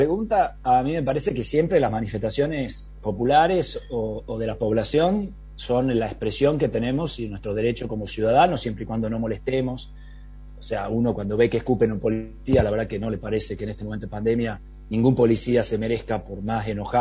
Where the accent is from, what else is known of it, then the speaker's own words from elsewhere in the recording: Tucumán, Argentina; yo que soy de Tucumán